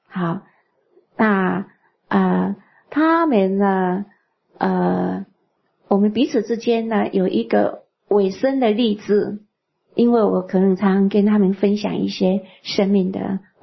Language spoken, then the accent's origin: Chinese; China; 我们中国人有一句话说，十年树木，百年树人